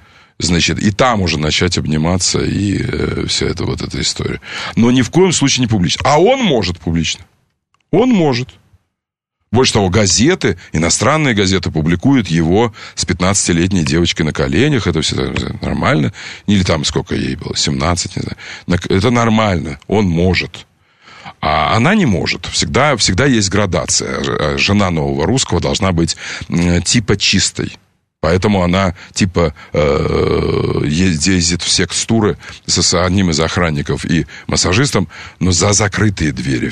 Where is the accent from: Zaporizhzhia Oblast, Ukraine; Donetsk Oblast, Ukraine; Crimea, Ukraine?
Crimea, Ukraine; Я при этом, послушайте, я крымчанин. Можно я буду говорить о Крыме как крымчанин?